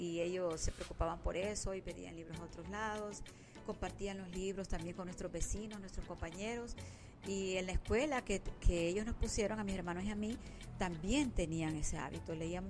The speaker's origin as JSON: {"language": "Spanish", "town": "Danlí", "region": "El Paraíso", "country": "Honduras", "said": "yo soy de Daní, El Paraíso, un departamento, uno de los 18 departamentos de Honduras, y tuve la fortuna, pues, de nacer en un hogar en el que mis padres eran maestros"}